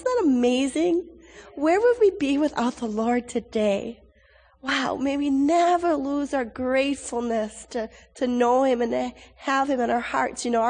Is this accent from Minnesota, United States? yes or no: yes; Twin Cities, Minnesota, United States; I'm from the Twin Cities.